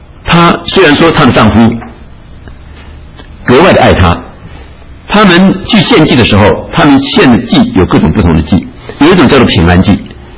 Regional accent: China; 那这个对以色列人来讲就像我们中国人一样的，我们中国人做的是说有一个夫人一直都没有孩子的话，我们总是觉得好像少了一样东西。

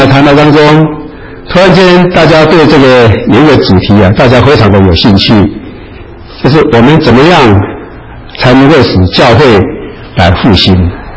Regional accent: Taiwan; accent: Taiwanese Mandarin; 因为我这个台湾国语呢，这到最后呢，我听不懂的话，请你们大家包涵啊。

